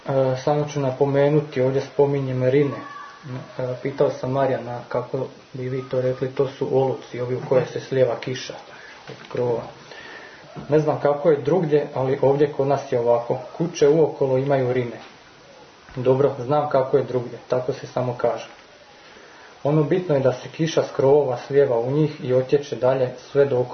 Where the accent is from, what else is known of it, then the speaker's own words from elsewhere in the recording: Vinkovci, Vukovar-Srijem County, Croatia; iako ja sam iz Vinkovaca i to je vrlo blizu granice, 15 km